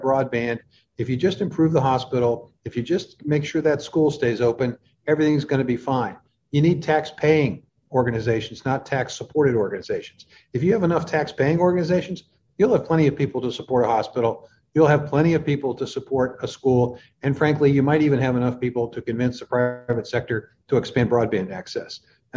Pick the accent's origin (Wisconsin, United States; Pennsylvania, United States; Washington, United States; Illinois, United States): Pennsylvania, United States; Pittsburgh; Well, I grew up in Pittsburgh. So I'm pretty familiar with multiple generations of transitions that city's gone through.